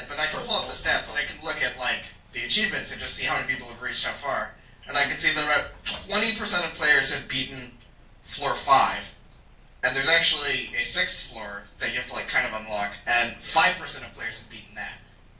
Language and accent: English; Canada; I'm Canadian